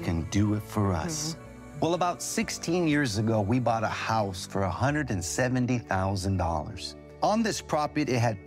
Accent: Hollywood, California, United States; We're from Hollywood, California.

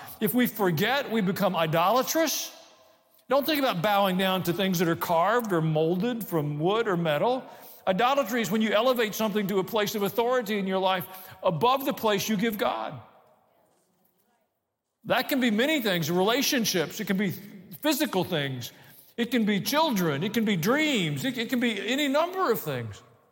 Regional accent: Kansas City, Missouri, United States; born there; I was born in Kansas City.

